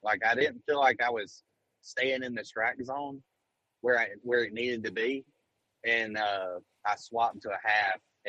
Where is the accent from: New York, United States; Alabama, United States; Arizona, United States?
Alabama, United States; I grew up on the Coosa River. Like, I've fished grass. I love Gunnersville, you know, stuff like that.